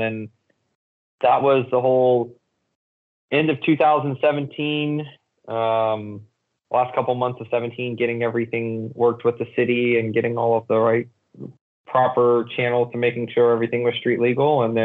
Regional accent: Charlotte, North Carolina, United States; moved away as an adult; now in Cincinnati, United States; No, I'm from Charlotte originally, but I have been in Cincinnati since 2008. I came here with the company I used to work for right out of college

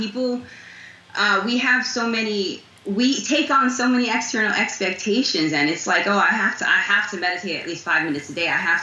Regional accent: Bronx, New York, United States; I've toned down a lot, but I'm still from the Bronx.

